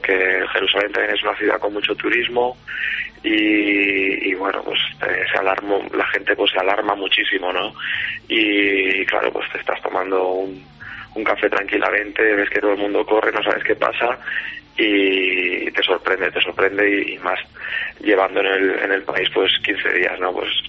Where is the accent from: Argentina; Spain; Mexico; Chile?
Spain; estoy yo solo como español